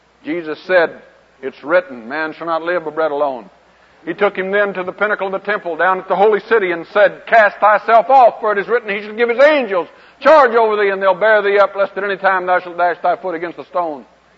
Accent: Texas, United States; I was raised in West Texas and always had to have my eyes open for a rattlesnake or a copperhead.

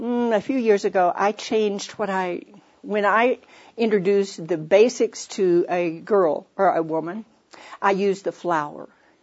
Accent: Fort Worth, Texas, United States; A couple, I'm from Fort Worth.

